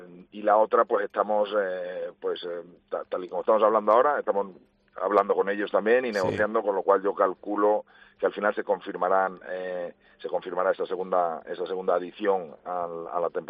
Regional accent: Spain; las dos fundadores que somos españoles

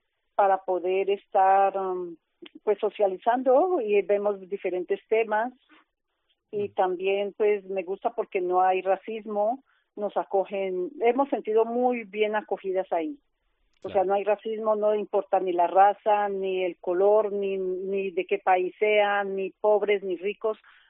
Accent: Colombia; now in Valladolid, Spain; cuando yo llegué de Colombia, con mantas, con ropa, con ayudas

